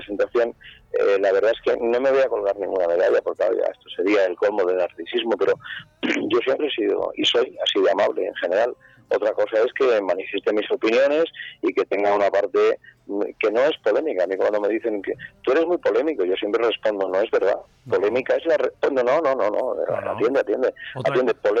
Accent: Barcelona, Catalonia, Spain; solamente llegaban las imágenes del partido de Barcelona, de donde yo soy

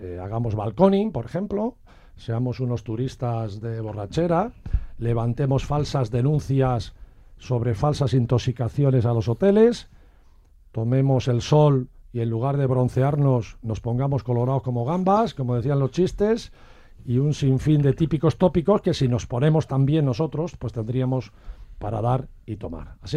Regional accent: Spain; así los españoles no les llamamos guiris

